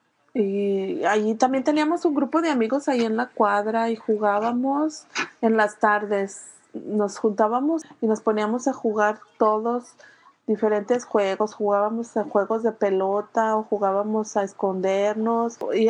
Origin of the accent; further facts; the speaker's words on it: León, Guanajuato, Mexico; born there; En León, Guanajuato, México.